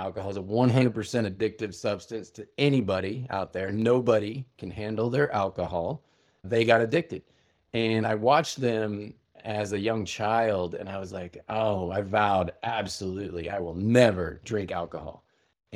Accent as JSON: {"language": "English", "region": "Midwest", "country": "United States", "tie": "born or raised there", "said": "started so young with family growing up in the Midwest, Puritan work ethic, farmers coming, you know, land run, Oklahoma."}